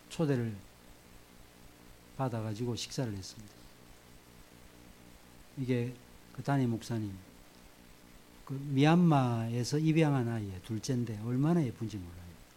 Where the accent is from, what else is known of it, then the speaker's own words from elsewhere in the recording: South Korea; 우리가 한국에서 왔다고 막 소개하고 이렇게.